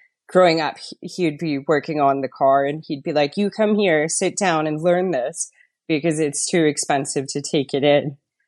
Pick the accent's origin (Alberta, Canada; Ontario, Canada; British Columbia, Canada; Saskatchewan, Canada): Alberta, Canada; Fort McMurray; Yes, I'm from Fort McMurray.